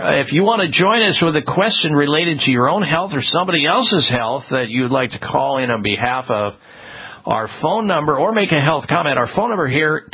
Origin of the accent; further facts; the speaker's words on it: Midwest, United States; when I grew up in the Midwest, I ate a lot of hot dogs at the ballparks